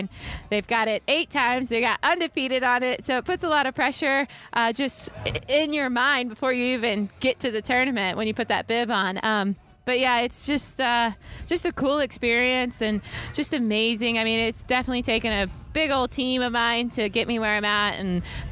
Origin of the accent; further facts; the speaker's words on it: Georgia, United States; So I'm definitely excited to get back to, you know, my hometown of Georgia and get back out on the Masters.